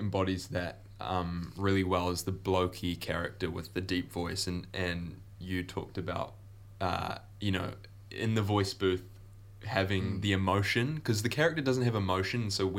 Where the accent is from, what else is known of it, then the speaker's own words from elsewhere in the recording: Gisborne, New Zealand; it's heavily based on my childhood growing up in Gisborne.